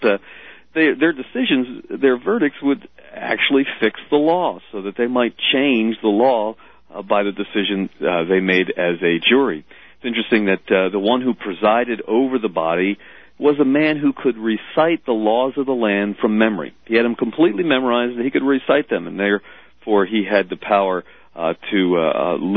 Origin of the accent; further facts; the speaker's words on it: United States; could never read through the laws we as American citizens are required to obey, both on the federal level and the state level